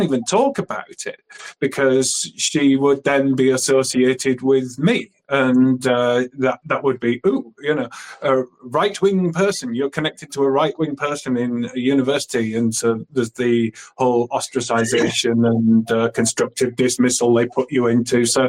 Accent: Bradford, Yorkshire and the Humber, United Kingdom; I've certainly got stories to tell from growing up in Bradford.

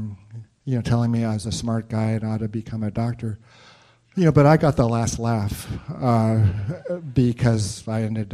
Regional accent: Los Angeles, California, United States; And I was born in Los Angeles, raised in the San Fernando Valley in the, you know, 50s and 60s.

